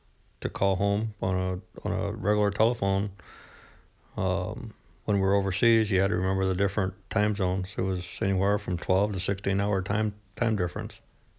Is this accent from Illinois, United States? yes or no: yes; Illinois, United States; So Steve had a lot in common because we're both from the Midwest. I was from Illinois, he was from Michigan, but still had a lot in common.